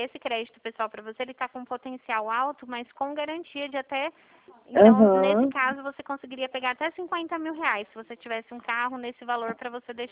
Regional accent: São Paulo, Brazil; Não, eu sou do interior de São Paulo.

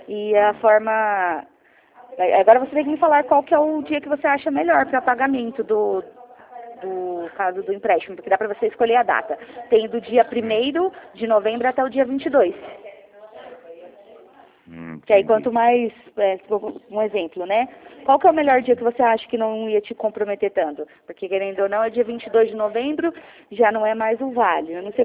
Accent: Jundiaí, São Paulo, Brazil; eu também sou de Jundiaí. Eu fico aqui na Rangel Pestana, na Rua de Baixo.

